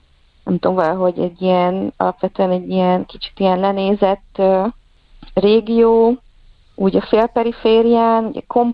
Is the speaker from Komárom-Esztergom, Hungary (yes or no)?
no; Hódmezővásárhely, Csongrád-Csanád, Hungary; accent: South Great Plain dialect; mert én meg dél-alföldi vagyok, és mindig is a dél-alföldi dialektusban beszéltem